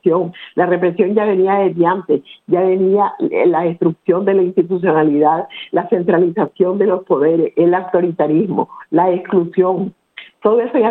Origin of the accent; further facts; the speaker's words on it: Nicaragua; presa en mi país, no me puedo mover de aquí